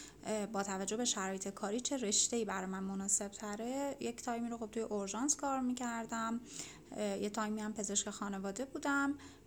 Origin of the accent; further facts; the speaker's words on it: Shiraz, Fars, Iran; خیلی دوست داشتم که برگردم شهر خودم، به همین دلیل من شیراز رو به عنوان انتخاب اولم زدم.